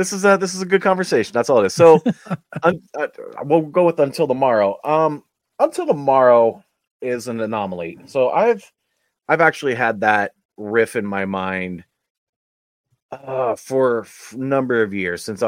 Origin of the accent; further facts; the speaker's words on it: Oakland, California, United States; it felt like I'm from Oakland, California. So it felt like an East Bay kind of punk thing that I really resonated with.